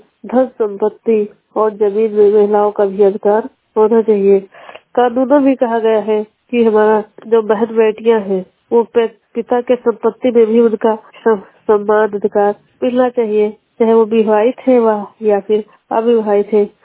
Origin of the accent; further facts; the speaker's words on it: Ballampur, India; और मैं हरियतपुरा बल्लामपुर से हूँ।